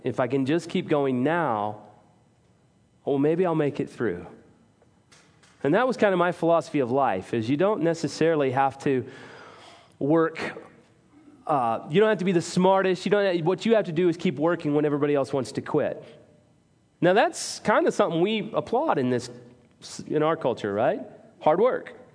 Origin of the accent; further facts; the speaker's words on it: Salina, Kansas, United States; also born or lived in Texas; We grew up in Salina, Kansas. Every summer was in Texas. I'm going to go ahead and claim that again, until junior high when I moved there.